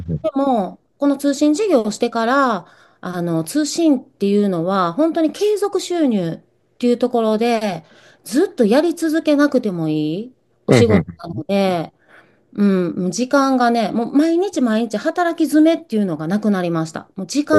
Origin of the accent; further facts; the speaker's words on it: Osaka, Japan; 大阪に住んでます。大阪生まれ大阪育ち、35から38の間を行ったり来たりしてまして、娘と息子と猫2匹と犬と住んでます。